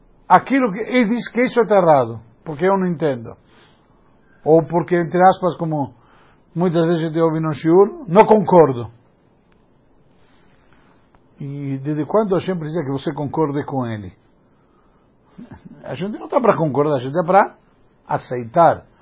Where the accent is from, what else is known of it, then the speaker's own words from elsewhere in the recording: Argentina; Eu menos, porque sou argentino.